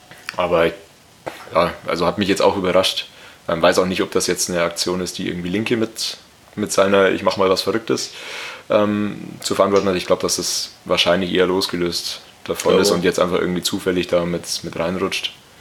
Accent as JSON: {"language": "German", "region": "Scotland", "country": "United Kingdom", "said": "Ich habe das jetzt auch nach meinem besten Wissen als Schotte."}